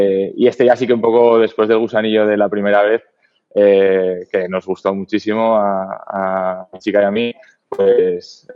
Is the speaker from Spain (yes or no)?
yes; Logroño, La Rioja, Spain; now in Zaragoza, Spain; Soy de Zaragoza. Bueno, soy riojano, yo soy de Logroño, pero ya llevo afincado en Zaragoza pues más de 20 años. Pero bueno, soy de Logroño, de La Rioja.